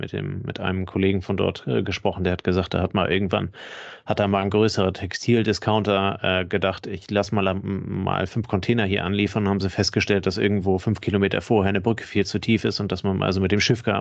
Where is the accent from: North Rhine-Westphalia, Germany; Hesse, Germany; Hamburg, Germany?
Hamburg, Germany; also für mich als Hamburger fängt ja Süddeutschland kurz hinter Hamburg an, ne?